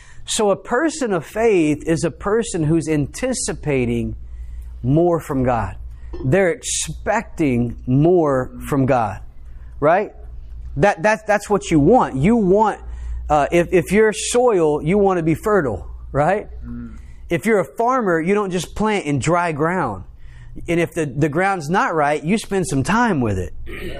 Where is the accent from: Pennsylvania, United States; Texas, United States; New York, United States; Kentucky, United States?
Texas, United States; accent: twang; I can get around my family from East Texas and my accent changes. My twang comes back and before long I've got boots on.